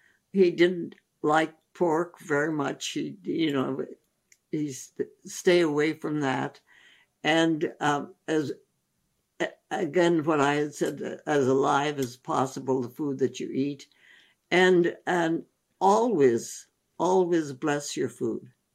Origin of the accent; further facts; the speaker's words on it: Landour, Uttarakhand, India; My first 2 years were in school, Woodstock School up in the Himalayas in Landar, Missouri, and it was a wonderful school